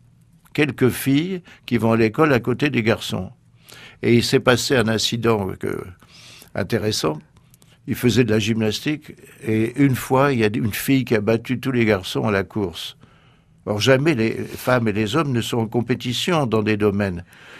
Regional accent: France; on est blancs tous, n'est-ce pas ? Les uns sont australiens, moi je suis français.

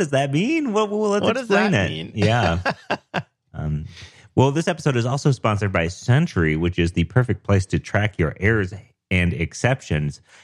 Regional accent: Denver, Colorado, United States; I'm a developer from Denver, Colorado.

